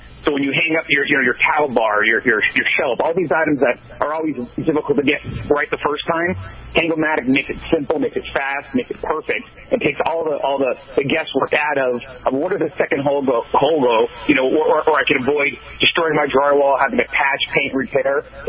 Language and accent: English; Orange County, California, United States; I'm 35 years old. I'm from Orange County, California.